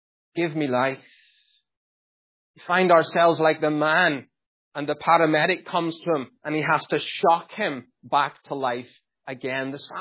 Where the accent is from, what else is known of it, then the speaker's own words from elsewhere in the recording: Northern Ireland, United Kingdom; I was brought up in Northern Ireland.